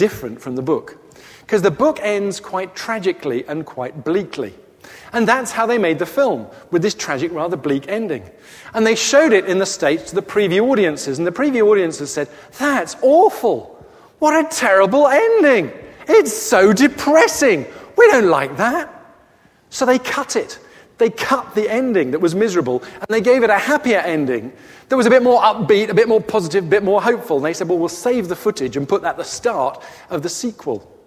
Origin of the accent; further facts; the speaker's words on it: England, United Kingdom; As human beings, we like happy endings. As English people, particularly, we like happy endings.